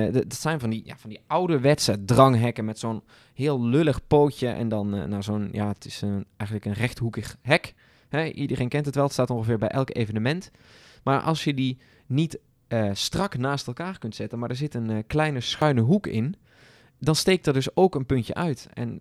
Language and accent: Dutch; North Brabant, Netherlands; Als Brabander moet ik me nu opwerpen als een soort buffer?